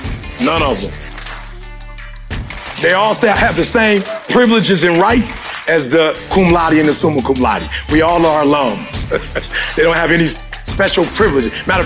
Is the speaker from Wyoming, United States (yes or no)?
no; Detroit, Michigan, United States; I couldn't be a multimillionaire because I grew up in Detroit, Michigan.